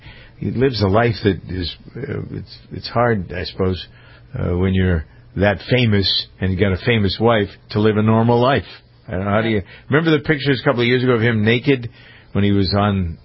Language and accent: English; Boston, Massachusetts, United States; I'm looking at some of the local papers in and around my hometown in Boston.